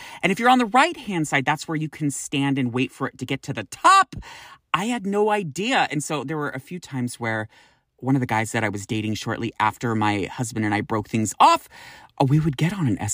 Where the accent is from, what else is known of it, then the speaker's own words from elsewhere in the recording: Sacramento, California, United States; I'm like, try growing up in Sacramento where you can get up to over 115 degrees.